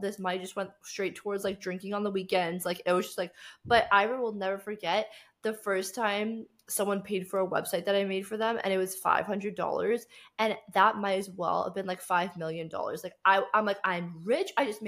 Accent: Canada; So I grew up in Canada, and I grew up in a very small town

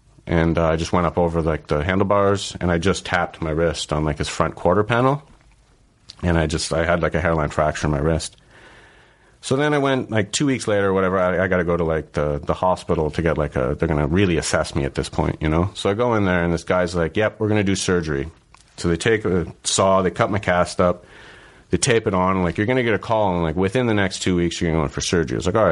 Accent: Ontario, Canada; In a small town in southern Ontario.

